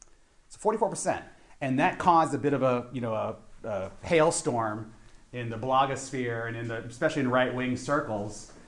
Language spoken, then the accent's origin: English; Louisville, Kentucky, United States; And I was in Louisville, Kentucky, my hometown, over Easter